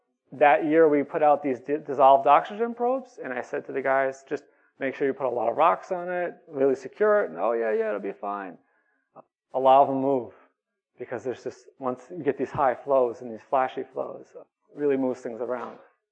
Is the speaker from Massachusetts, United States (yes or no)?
yes; Massachusetts, United States; So as you can see, since I'm from Massachusetts, all of our watersheds end at the border.